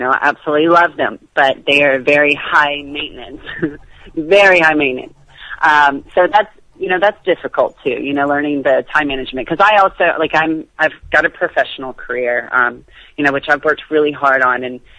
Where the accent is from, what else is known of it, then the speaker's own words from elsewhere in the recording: Clinton, Mississippi, United States; Yeah, so I'm from Clinton, Mississippi. We went to a church called Morris Heights